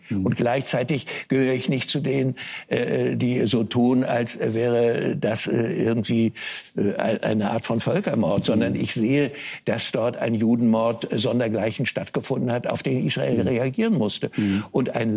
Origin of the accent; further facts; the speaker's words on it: Germany; ich möchte nicht ein moralischer Lehrer sein als älterer Deutscher